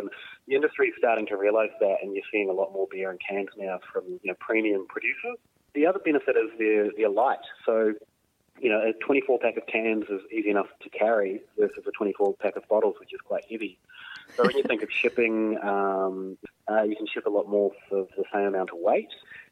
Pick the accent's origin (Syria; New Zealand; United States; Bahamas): New Zealand; moved away as an adult; now in Australia; Went and studied journalism, then moved to Australia. I'm from New Zealand originally, and was studying part time.